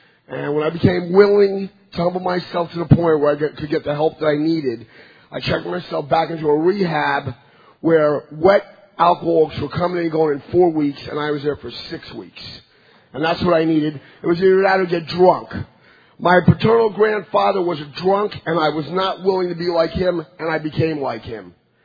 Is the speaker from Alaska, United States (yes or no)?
no; Scotch Plains, New Jersey, United States; I'm an alcoholic from Scotch Plains, New Jersey.